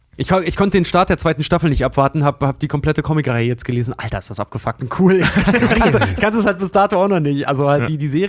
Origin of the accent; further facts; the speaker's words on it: Schwedt an der Oder, Brandenburg, Germany; Ich bin ursprünglich aus Schwedt an der Oder.